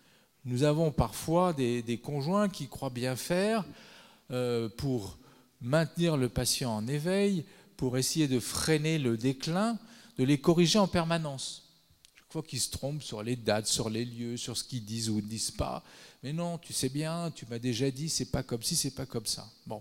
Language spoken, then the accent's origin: French; Paris, Île-de-France, France; je suis parisien